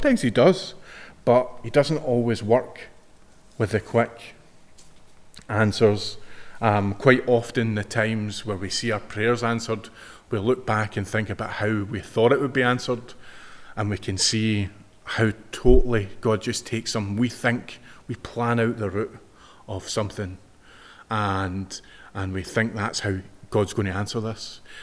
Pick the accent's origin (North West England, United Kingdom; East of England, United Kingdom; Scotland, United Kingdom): Scotland, United Kingdom; I always think about sport because I'm from Scotland.